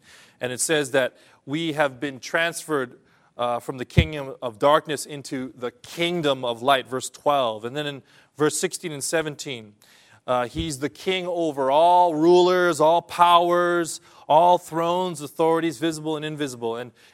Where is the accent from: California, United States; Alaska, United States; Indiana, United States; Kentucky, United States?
California, United States; So I'm from California, and there was a beautiful place called Lake Hume Lake